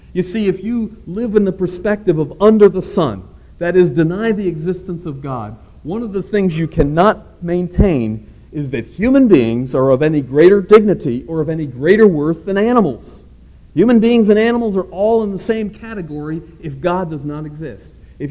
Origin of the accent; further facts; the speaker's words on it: Princeton, New Jersey, United States; Just outside my hometown of Princeton, New Jersey, is a medical research lab